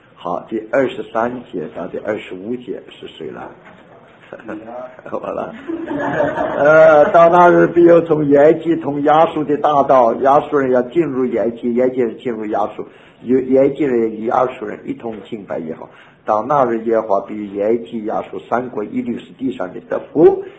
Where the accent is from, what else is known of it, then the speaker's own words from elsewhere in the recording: China; 你要一木直大厦，我们中国人讲，我们要做柱子，不要做绳子